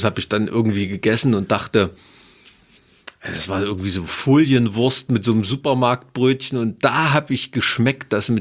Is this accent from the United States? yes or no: no; Thuringia, Germany; ich komme aus dem Ilmtal.